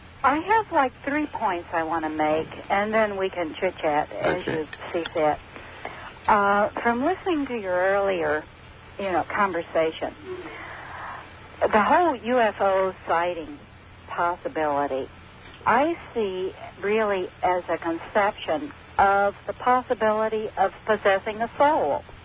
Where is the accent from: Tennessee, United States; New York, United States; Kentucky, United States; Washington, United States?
Kentucky, United States; Louisville; I grew up in Louisville, Kentucky, and I grew up with someone who was a Mormon.